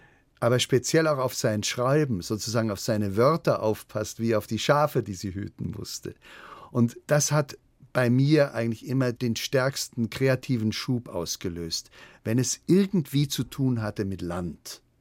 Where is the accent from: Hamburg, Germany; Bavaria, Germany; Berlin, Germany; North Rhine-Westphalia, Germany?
Bavaria, Germany; Munich; Und dann bin ich zurück nach München gekommen, meine Heimatstadt, wo ich auch studiert habe